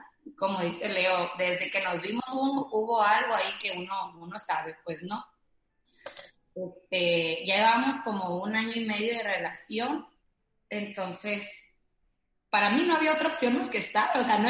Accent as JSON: {"language": "Spanish", "country": "Mexico", "lives_now": "Cancún, Mexico", "said": "vivo en Cancún, él es Mauricio, igual vive en Cancún, pero bueno, yo soy de México."}